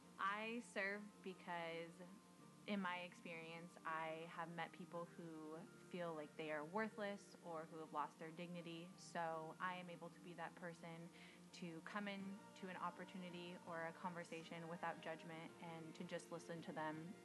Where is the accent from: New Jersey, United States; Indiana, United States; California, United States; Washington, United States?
Washington, United States; Camas; I am a senior at Concordia University studying marketing and psychology, and I am from Camas, Washington.